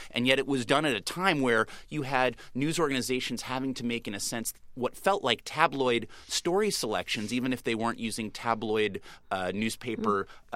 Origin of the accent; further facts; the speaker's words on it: California, United States; I was a rookie reporter in North Carolina. I'm from Southern California.